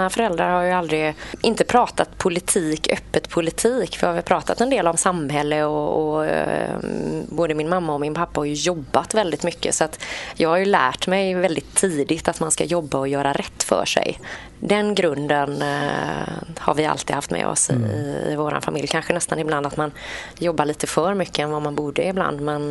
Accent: Partille, Västra Götaland County, Sweden; jag är 48 år. Jag bor i Sävedalen. Jag är född och uppvuxen i Partille. Lämnade väl Partille för en liten sejour i Björkekär. Och sen kom jag tillbaka, så att här har jag bott och levt hela mitt liv.

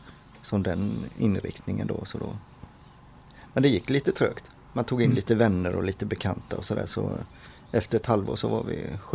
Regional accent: Gothenburg, Västra Götaland County, Sweden; now in Partille, Sweden; Men jag är född och uppvuxen i Göteborg. Jag är född i Masthugget, men jag bodde bara några år innan vi flyttade till Frölunda.

